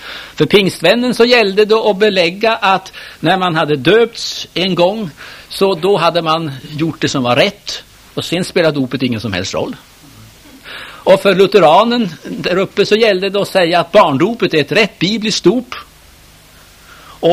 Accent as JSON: {"language": "Swedish", "region": "Norrland", "country": "Sweden", "tie": "born or raised there", "said": "Det har ju alltid slagit mig hemma i Norrland när jag var barn."}